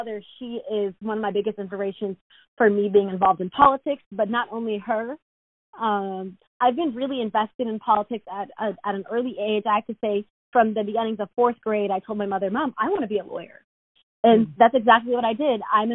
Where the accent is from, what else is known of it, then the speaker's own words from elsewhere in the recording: United States; although I was born in America, I've never been anywhere else, that I don't belong here.